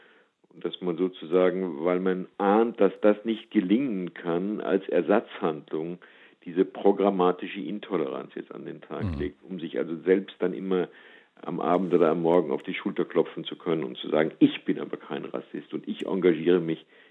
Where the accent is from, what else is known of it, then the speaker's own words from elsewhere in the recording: United States; Ich als Amerikaner denke, dass es die in Europa genauso gibt.